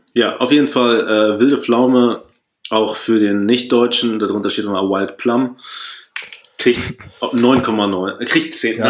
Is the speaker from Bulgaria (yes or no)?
no; Paderborn, North Rhine-Westphalia, Germany; Oberes Feld 13 in 33106 Paderborn, meiner Heimatstadt.